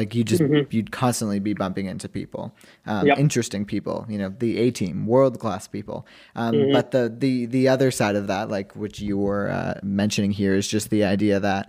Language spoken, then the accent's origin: English; Canada; also born or lived in New York; And so, New York is like close to my home. I'm Canadian, but I grew up there. I lived there for 7 years early on.